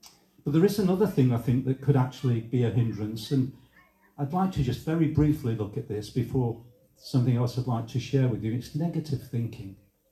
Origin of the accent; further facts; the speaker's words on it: Manchester, North West England, United Kingdom; And I remember, you know, growing up in Manchester after the war.